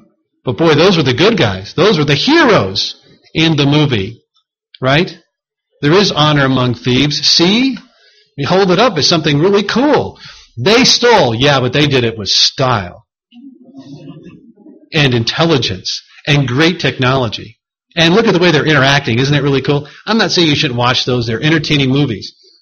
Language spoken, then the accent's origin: English; United States; So, because I'm an American.